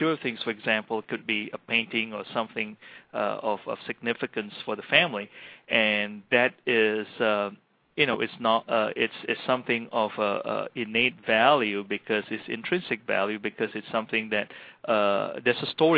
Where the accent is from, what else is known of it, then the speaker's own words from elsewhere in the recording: Malaysia; now in United States; I mean, because, and of course, I was growing up in Malaysia.